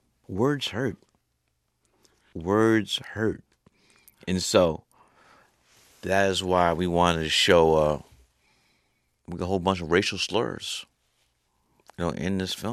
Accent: Brooklyn, New York, United States; growing up in Brooklyn, New York

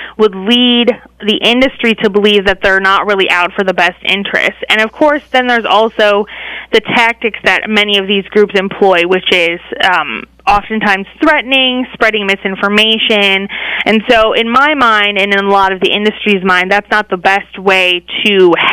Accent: Wisconsin, United States; moved away as an adult; now in Washington, United States; I didn't grow up on a farm or ranch. I grew up in Wisconsin, but I came out here to D.C. for college

